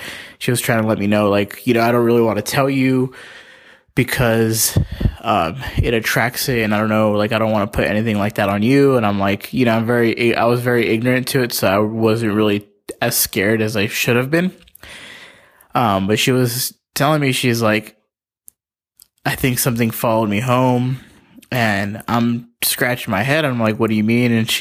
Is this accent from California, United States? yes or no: yes; Palmdale, California, United States; I'm from Palmdale, California.